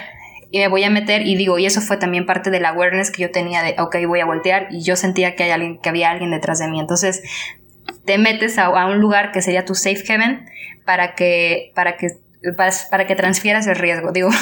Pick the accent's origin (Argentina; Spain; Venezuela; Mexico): Spain; yo vengo de España y en general nunca me he encontrado con eso